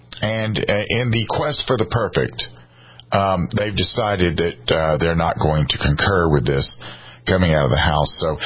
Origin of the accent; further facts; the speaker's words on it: Columbia, United States; I grew up in Columbia, and most of the people that I grew up with have moved away from Columbia to the other side